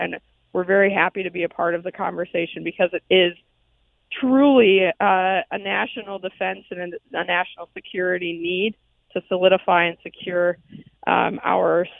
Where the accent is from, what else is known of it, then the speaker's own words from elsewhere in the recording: United States; I think that as an American, I would rather see those jobs go to my friends and my neighbors and my community members